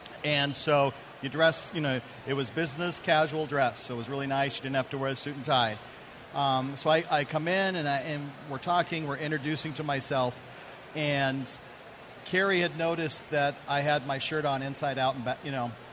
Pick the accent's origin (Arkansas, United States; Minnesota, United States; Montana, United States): Montana, United States; also born or lived in Boise, Idaho; I'm not from SWATA. I'm from Boise, Idaho, born and raised in Montana.